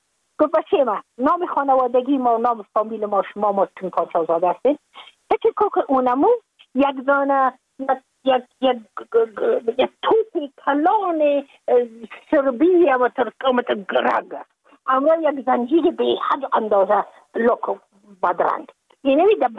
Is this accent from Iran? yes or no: no; Afghanistan; moved away as an adult; now in United States; از اینکه ما که از افغانستان بر آمدم ما اون سال بودم 28 ساله